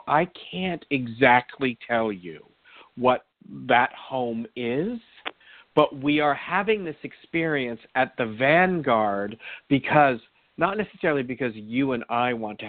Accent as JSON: {"language": "English", "country": "United States", "said": "And I'm an American. I grew up in an Episcopal household."}